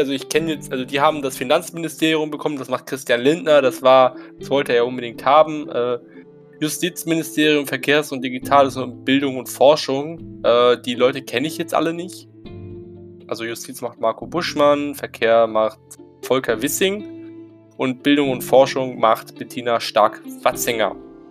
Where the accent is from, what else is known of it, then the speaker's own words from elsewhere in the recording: North Rhine-Westphalia, Germany; dann in NRW ist es auf jeden Fall mal die braune Tonne, oder zumindest da, wo ich herkomme, ist es die braune Tonne.